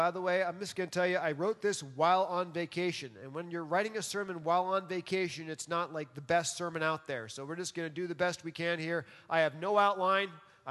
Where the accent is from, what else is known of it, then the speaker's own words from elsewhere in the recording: New York, United States; And so I grew up around New York City, so I've seen people do this a little strange.